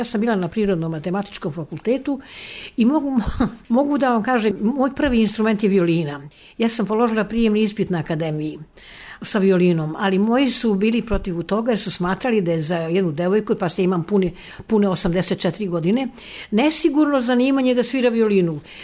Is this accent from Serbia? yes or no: yes; Belgrade, Serbia; iz Beograda sam